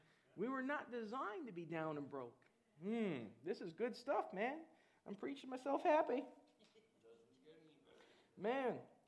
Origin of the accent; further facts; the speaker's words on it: Canada; I'm glad we live in Canada. I'm a proud Canadian.